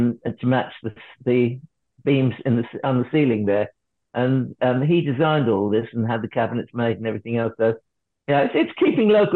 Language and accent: English; East of England, United Kingdom; I said, I'm from Norfolk.